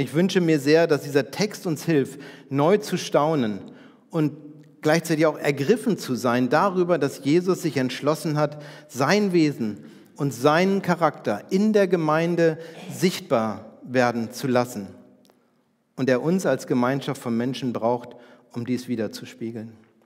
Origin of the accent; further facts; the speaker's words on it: Bergen, Lower Saxony, Germany; Ich komme ja aus Bergen, 80 Kilometer nördlich von hier